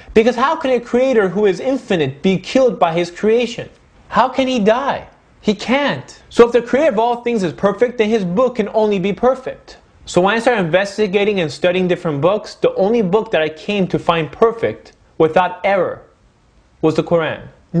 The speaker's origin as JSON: {"language": "English", "country": "United States", "tie": "born or raised there", "said": "I grew up here in America, and like most Americans, I knew very little, if anything, about Islam."}